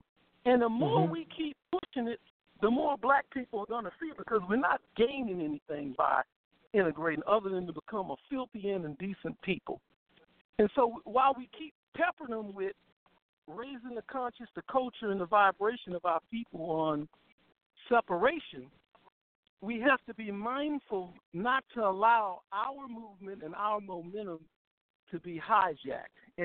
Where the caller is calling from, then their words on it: Louisiana, United States; I'm calling from Louisiana.